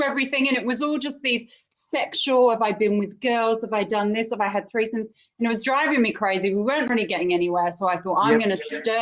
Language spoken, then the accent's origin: English; England, United Kingdom; I'm English.